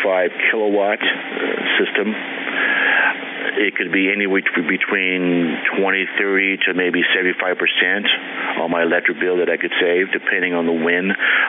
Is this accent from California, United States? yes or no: yes; California, United States; moved away; I'm from Las Vegas in California, Southern California, so it's kind of rude awakening coming here